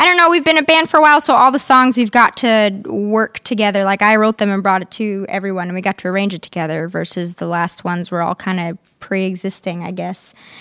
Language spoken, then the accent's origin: English; Queens, New York, United States; Well, I'm from Queens.